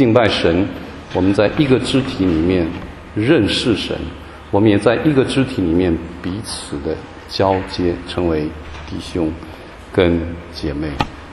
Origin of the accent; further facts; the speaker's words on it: Taiwan; now in Heidelberg, Germany; 像我从台湾来啊，我从小长大，我父亲是山东人，所以台湾同胞看我是外省第二代的家庭啊，这个外省人的家庭啊，外省人的家。